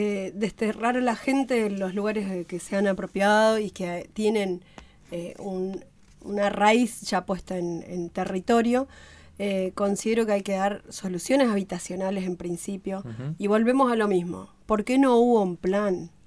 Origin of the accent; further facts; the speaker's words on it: Lago Puelo, Chubut, Argentina; Lo que somos del Lago Puelo de toda la vida sabemos que la tierra y el negocio inmobiliario...